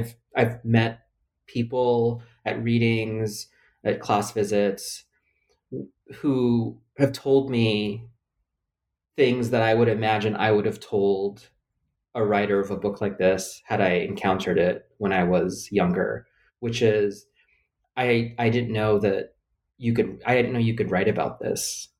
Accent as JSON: {"language": "English", "country": "Philippines", "said": "being undocumented, being queer, being Filipino, et cetera."}